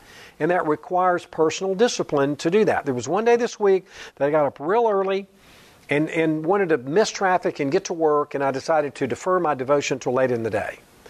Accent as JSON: {"language": "English", "region": "Alabama", "country": "United States", "said": "And I was happy to go because I'm from Alabama, and it gave me a chance to go home and see my family."}